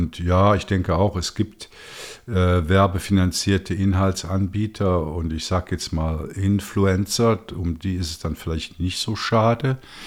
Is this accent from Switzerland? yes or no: yes; Switzerland; als Schweizer bin ich dann halt mal gespannt, ob es den digitalen Euro, den digitalen Franken, dann auch in der Schweiz geben wird.